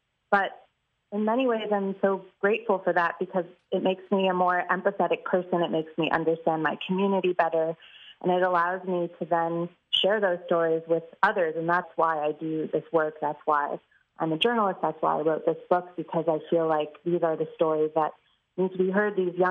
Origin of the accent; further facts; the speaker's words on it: Chicago, Illinois, United States; I grew up in Chicago. I spent most of my life in Chicago.